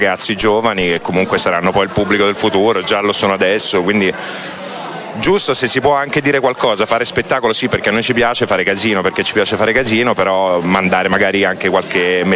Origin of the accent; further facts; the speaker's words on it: Florence, Tuscany, Italy; per noi che siamo fiorentini è una cosa veramente immensa.